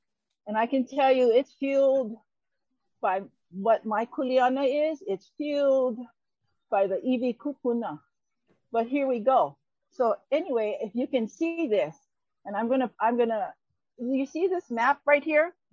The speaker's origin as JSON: {"language": "English", "town": "Puuanahulu", "region": "Hawaii", "country": "United States", "said": "I am from Pu'uana, Hulu."}